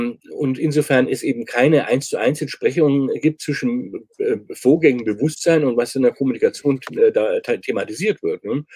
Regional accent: Erlangen, Bavaria, Germany; die aus meiner Heimatstadt kommt, weswegen ich sie natürlich schätze, den Erlanger Kunstoptimismus

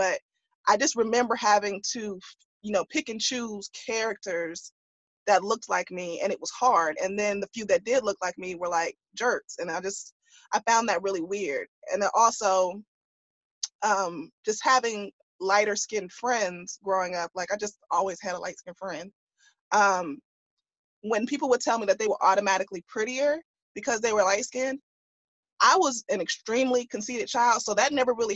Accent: Atlanta, Georgia, United States; because I was born and raised in Atlanta. I was born and raised around Black people.

